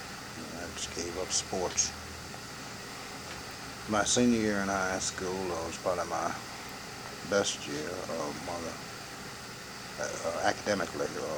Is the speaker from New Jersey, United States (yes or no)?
no; Champaign, Illinois, United States; born there; I was born in Champaign, Urbana. And I was born November the 14th, 1932.